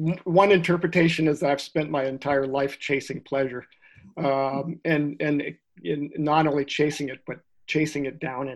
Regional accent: Lexington, Massachusetts, United States; also born or lived in Boston / Holland / Berkeley, California / Toronto; So I was born in Boston when he was getting his PhD at Harvard. And then we went off to Holland for a year and I learned to speak Dutch in third grade. Loved that. Came back and went to Berkeley, California for a year and then back to Lexington, Mass, and then Toronto.

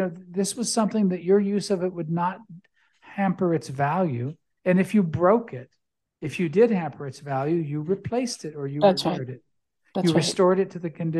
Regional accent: Missouri, United States; I grew up in Missouri.

